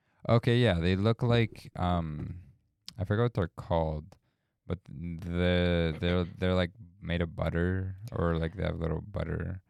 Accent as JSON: {"language": "English", "town": "Milton", "region": "Ontario", "country": "Canada", "said": "It's Glen Eden, because I'm from Milton, and it's literally right there."}